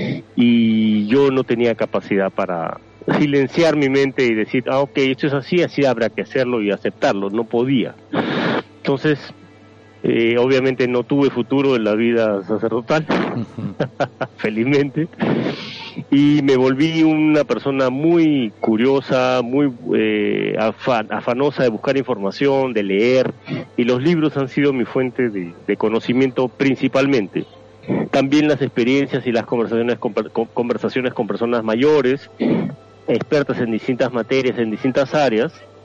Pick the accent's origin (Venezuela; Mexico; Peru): Peru; Solo en mi país, en Perú, hay como 5 o 6 colegios salesianos en distintas regiones del Perú. Y yo mis 11 años de formación los hice en un colegio de esta orden.